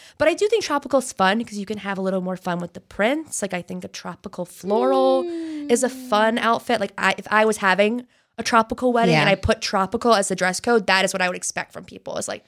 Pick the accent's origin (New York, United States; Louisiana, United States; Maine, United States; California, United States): Louisiana, United States; She's a Louisiana designer. I'm from Louisiana.